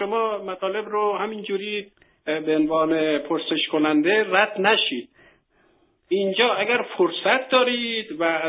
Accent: Iran; من به عنوان یک ایرانی که دو برادرم در جنگ بین ایران و عرب ها کشته شدن،

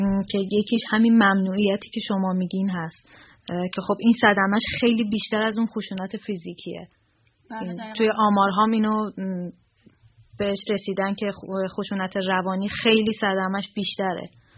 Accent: Iran; به عقیده منی که در ایران به دنیا اومدم و بزرگ شدم

